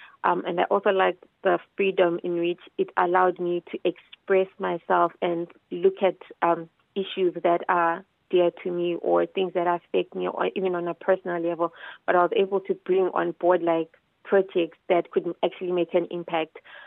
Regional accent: Zimbabwe; but I'm not Nigerian. That's an ethnic food for Nigerians. I'm a Zimbabwean.

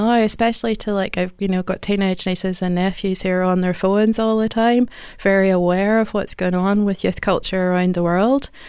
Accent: Ballymena, Northern Ireland, United Kingdom; I grew up in Ballymena in the 1980s, and that was Paisley's site and a real kind of Paisley stronghold.

